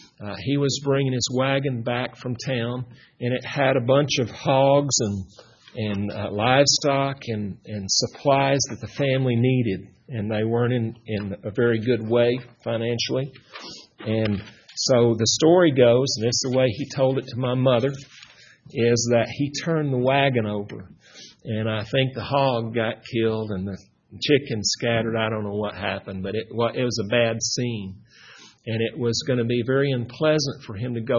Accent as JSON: {"language": "English", "town": "Colorado City", "region": "Texas", "country": "United States", "tie": "born or raised there", "said": "That's how we came from Shelbyville, Tennessee, out to Texas. And I grew up in Colorado City, Texas there."}